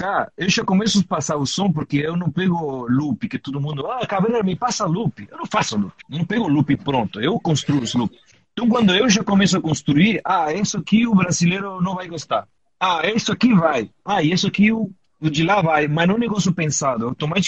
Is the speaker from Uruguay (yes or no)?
yes; Uruguay; Uruguai. uruguaio, caralho.